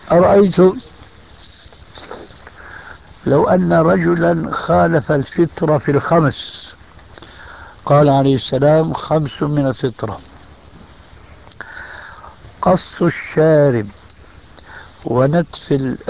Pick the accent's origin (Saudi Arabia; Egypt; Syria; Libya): Syria